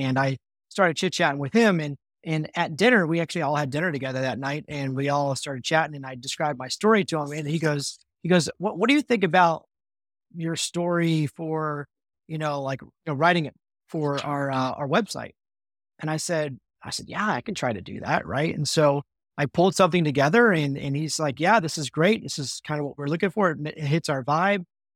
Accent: United States; now in United Kingdom; I grew up playing golf in America.

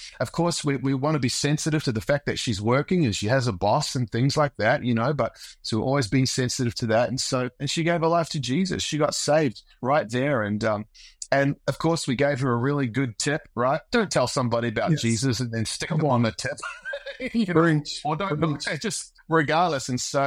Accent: New Zealand; also born or lived in Australia; now in United States; me growing up in New Zealand, Australia, coming to America, Florida

